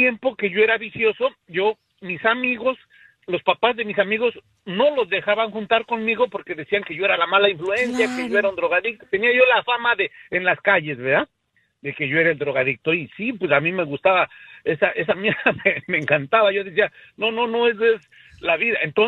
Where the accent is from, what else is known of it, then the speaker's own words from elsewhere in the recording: Mexico City, Mexico; Mira, yo fui criado en el Distrito Federal.